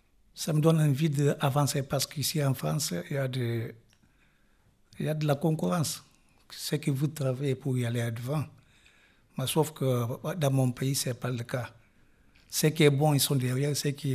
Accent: Guinea-Bissau; Bon, moi je suis originaire de la Guinée-Bissau. Je suis né en tant que Portugais et après je suis devenu Guinéen-Bissau.

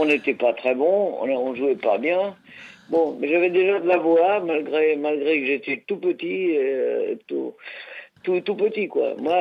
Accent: Italy; et en fait, quand j'étais môme en Italie, j'écoutais les premiers rockers, tu vois.

